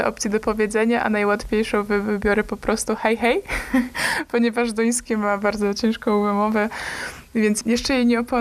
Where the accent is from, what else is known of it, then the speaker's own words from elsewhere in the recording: Gdynia, Pomeranian Voivodeship, Poland; w którym się wychowało praktycznie, bo jestem z Gdynia, ale Gdańsk nazywam swoim miastem, ponieważ to jest Trójmiasto, zintegrowana tkanka